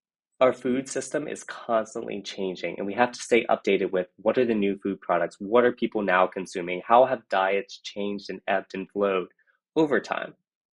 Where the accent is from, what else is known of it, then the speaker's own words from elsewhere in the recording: Louisiana, United States; So I come from South Louisiana, where we have some wonderful cuisine.